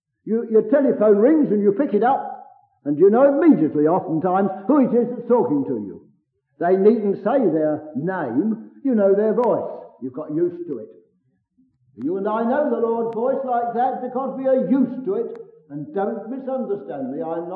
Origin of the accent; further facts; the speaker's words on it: London, United Kingdom; I'm a Londoner, and I hardly know anybody here.